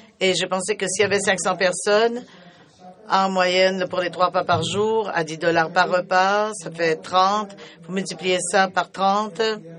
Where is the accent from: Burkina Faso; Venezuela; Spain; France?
Burkina Faso; Ouagadougou, Centre; Je viens de Ouagadougou.